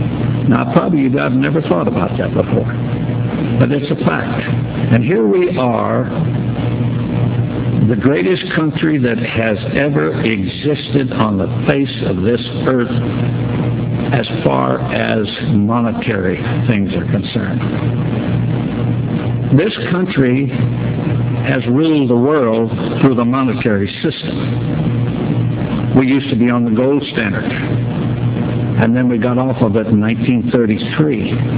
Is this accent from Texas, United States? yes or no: yes; Texas, United States; born there; And I was born in Texas, and my mother was born in Alabama, and my dad was born in Texas also.